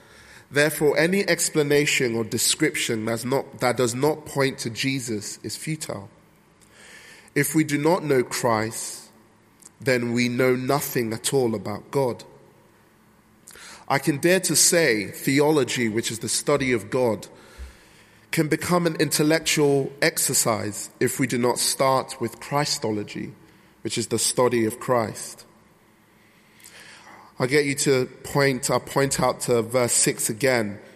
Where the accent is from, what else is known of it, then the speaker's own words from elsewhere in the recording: Nigeria; I'm from Nigeria. My parents are from Nigeria. And in the meantime, I'm learning Yoruba.